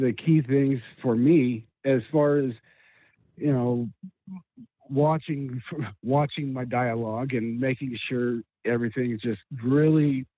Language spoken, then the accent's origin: English; the West, United States; I grew up in the West. I grew up on ranches around cowboys